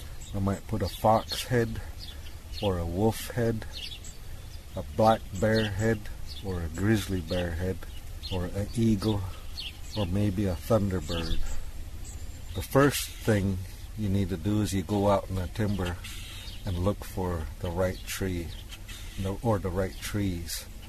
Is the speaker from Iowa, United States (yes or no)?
yes; Tama, Iowa, United States; from the Meskwaki settlement here by Tama, Iowa. I'm a traditional Meskwaki wood carver. When I grew up, I lived with my grandfolks.